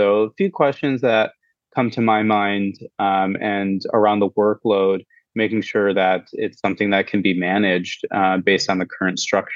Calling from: Jakarta, Indonesia; And I'm joining today from Jakarta, Indonesia.

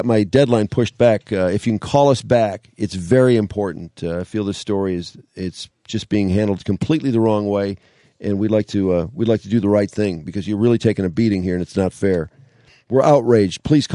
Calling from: Michigan, United States; Alan, it's the Drew and Mike podcast. We're calling from Michigan.

